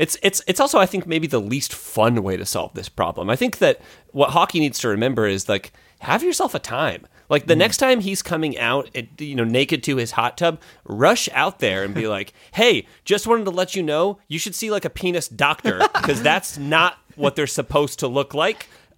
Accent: Midwest, United States; I'm from the Midwest and I was like, I love cowboys

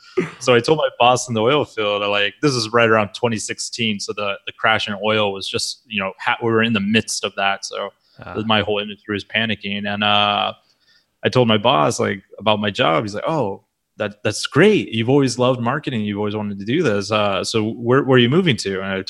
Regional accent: Alaska, United States; I'm from Alaska, born and raised, and I used to work on rigs, throw chemical sacks 18 hours a day.

